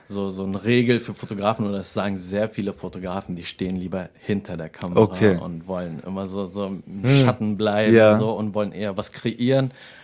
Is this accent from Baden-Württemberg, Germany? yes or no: no; Braunschweig, Lower Saxony, Germany; also born or lived in Philippines; Ich komme aus Braunschweig, bin auf den Philippinen geboren